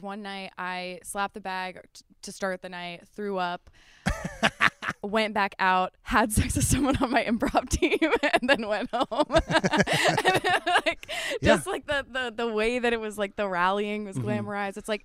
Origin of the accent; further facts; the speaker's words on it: Westchester, Ohio, United States; Westchester, Ohio. We grew up, like, right by a farm.